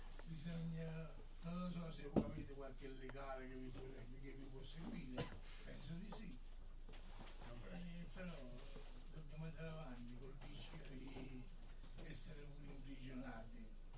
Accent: Sarno, Campania, Italy; vengo da Sarno

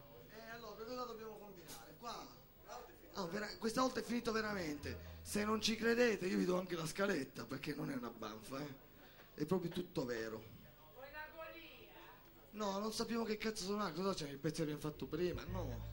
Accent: Turin, Piedmont, Italy; sono di Torino

